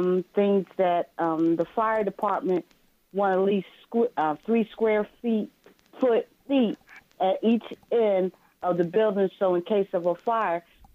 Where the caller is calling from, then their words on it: Newark, New Jersey, United States; Yes, I'm from New Jersey, and I caught it through the Facebook.